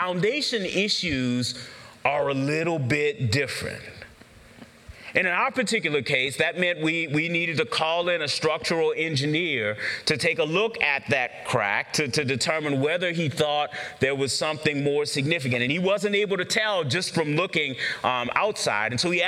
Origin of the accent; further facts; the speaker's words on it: the South, United States; growing up in the South, I didn't really understand the significance of having a garage other than a place for storage until I came up here